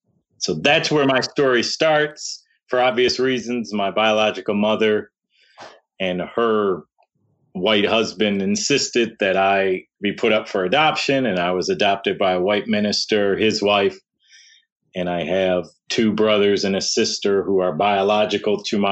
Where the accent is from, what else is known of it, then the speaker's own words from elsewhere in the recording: Detroit, Michigan, United States; I grew up in Detroit, born 2 weeks after the riots in 1967.